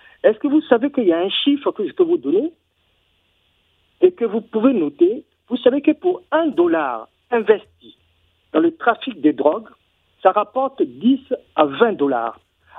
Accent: Republic of the Congo; Je suis originaire de la République du Congo, mais j'ai beaucoup d'activités en RDC.

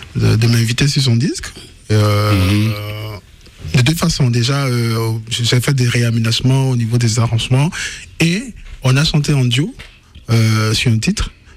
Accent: Divo, Lôh-Djiboua, Côte d’Ivoire; non, je viens de Divo

